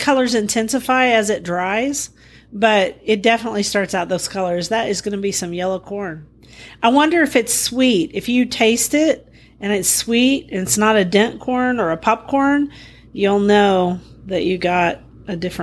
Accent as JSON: {"language": "English", "town": "Guthrie", "region": "Oklahoma", "country": "United States", "said": "from Guthrie, Oklahoma, where I garden on several acres out in the country."}